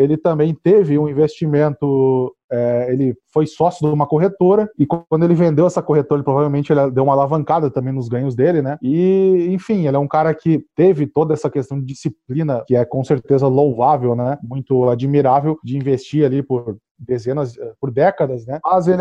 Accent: Porto Alegre, Rio Grande do Sul, Brazil; now in Florianópolis, Brazil; eu nem tô no eixo Rio-São Paulo, eu tô em Florianópolis. Eu sou gaúcho, na verdade, né? Tô de Porto Alegre.

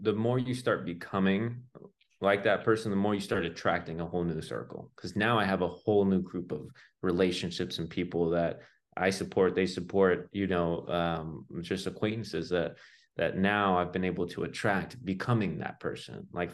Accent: United States; I grew up here in the United States around tons of opportunity, right?

